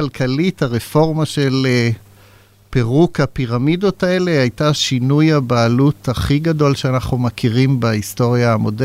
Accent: Jerusalem, Jerusalem District, Israel; אני סבון ירושלמי, גדלתי בירושלים.

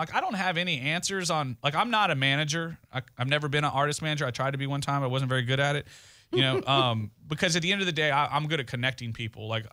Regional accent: Texas, United States; Also, I'm from South Texas, and I've heard of J.R. Castillo.

